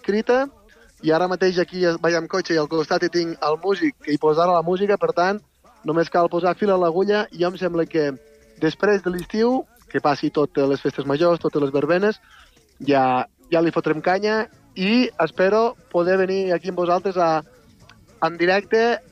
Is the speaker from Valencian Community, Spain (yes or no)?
no; Ponts, Catalonia, Spain; Jo soc de Ponts. De Ponts, que és un poble de la província de Lleida.